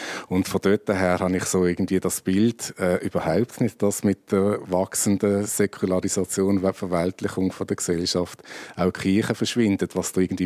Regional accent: Switzerland; bei uns in der Schweiz

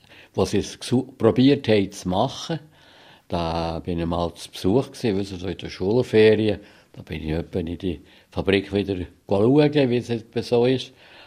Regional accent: Bern, Switzerland; Aber ich habe mich als Berner und Schweizer gefühlt und für mich war Jude nichts anderes Besonderes gewesen.

